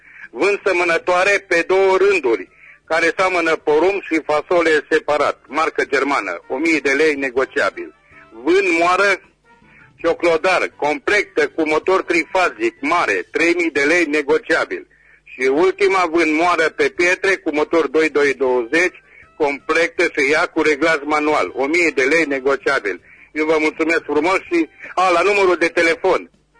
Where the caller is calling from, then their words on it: Mehadia, Caraș-Severin, Romania; sunt de la Mehadea.